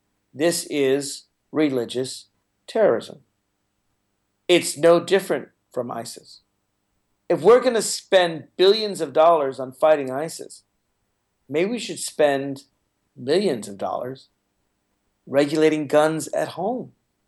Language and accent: English; Virginia, United States; God knows I'm going to try in my home state of Virginia.